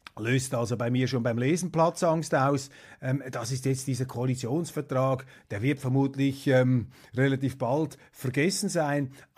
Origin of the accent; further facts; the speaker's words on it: Switzerland; Dass die eben nicht von heute auf morgen den Schalter umlegen, das kann ich als Schweizer verstehen.